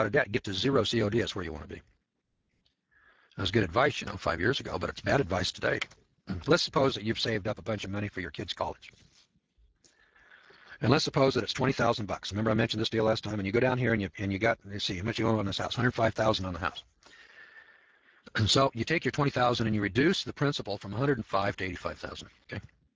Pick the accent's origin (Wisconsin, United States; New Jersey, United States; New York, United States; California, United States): California, United States; Eureka; I'm from a floodplain. I'm from Eureka, California. I worked my early years in the Eel River Valley.